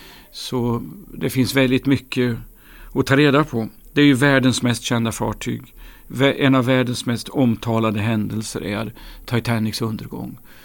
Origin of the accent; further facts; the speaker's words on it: Gyttorp, Örebro County, Sweden; Själv är jag uppväxt i Gyttorp i Bergslagen, och det är väl ungefär så långt man kan komma från havet och Atlantångare som tänkas kan.